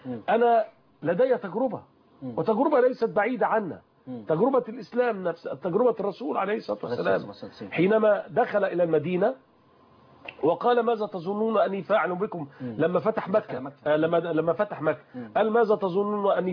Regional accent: Egypt; باعتباري مواطن مصري

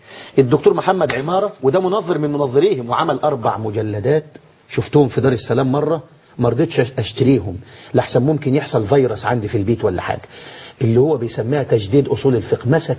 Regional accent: Egypt; القانون المدني تم عندنا في مصر اللي هو لسه موجود

